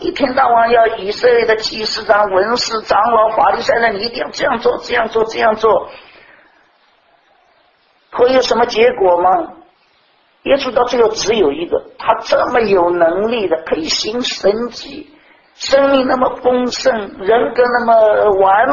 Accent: China; 我是个中国人，举来讲，我的想法都是中国式的，

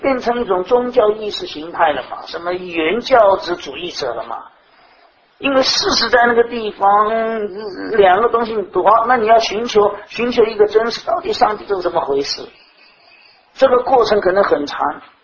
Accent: China; 这是我中国人的头脑

